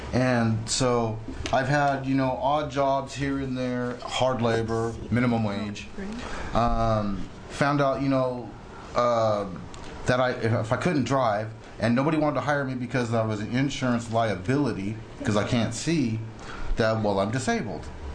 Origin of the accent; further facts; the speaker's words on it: California, United States; And then they had misdiagnosed me, and I'm from California, and I went to like a big clinic, Scripps Clinic, Green's Clinic